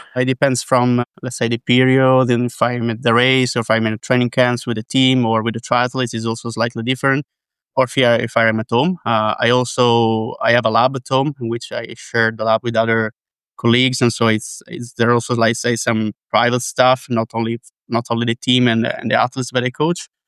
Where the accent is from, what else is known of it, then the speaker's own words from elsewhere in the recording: Italy; English is a second language; Oh yeah, actually … from Italy.